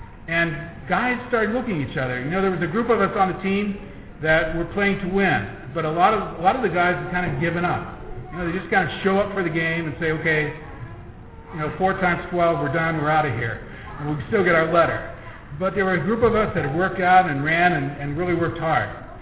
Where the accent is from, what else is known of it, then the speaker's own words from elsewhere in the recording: Ashland, Ohio, United States; I'm from Ashland County. I was born in Ashland Samaritan Hospital. And when I grew up, I went to Hillsdale High School.